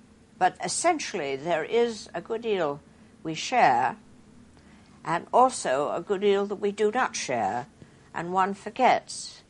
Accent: United States; moved away as an adult; now in United Kingdom; they looked no more sideways at me being American than they would being English, because we were all foreigners.

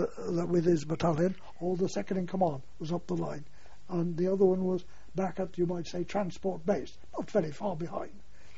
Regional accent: Bristol, South West England, United Kingdom; I said, "I come from Bristol."

